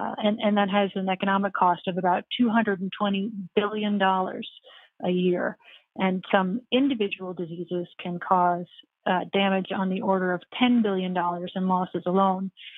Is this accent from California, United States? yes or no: no; New York, United States; I grew up in New York State where there was an area of farming around.